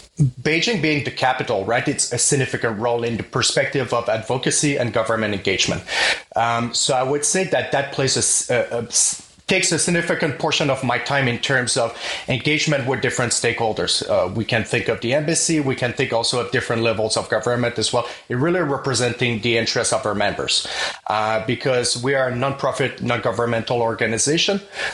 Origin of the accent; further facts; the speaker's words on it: Montreal, Quebec, Canada; accent: French; first language French; English is a second language; I'm originally from Montreal, Quebec, so I grew up speaking French, as you can hear